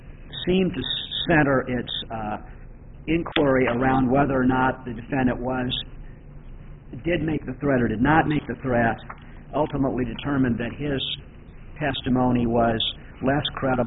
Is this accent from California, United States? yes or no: no; Peoria, Illinois, United States; I'm from Peoria.